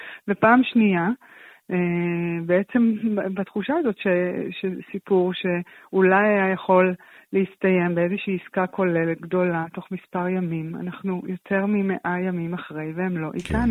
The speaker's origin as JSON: {"language": "Hebrew", "town": "Nir Oz", "region": "Southern District", "country": "Israel", "tie": "born or raised there", "said": "אני בת קיבוץ ניר עוז"}